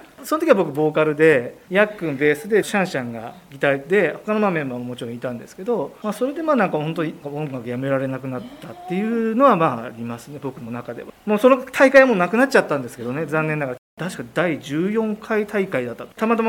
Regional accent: Fujisawa, Kanagawa, Japan; 私もですね、生まれも育ちも藤沢、ついでに言うと片小片中卒業生です。

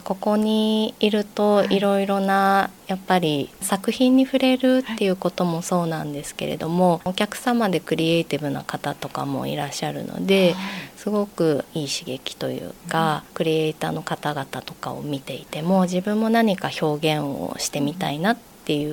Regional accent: Fujisawa, Kanagawa, Japan; 藤沢育ちです。

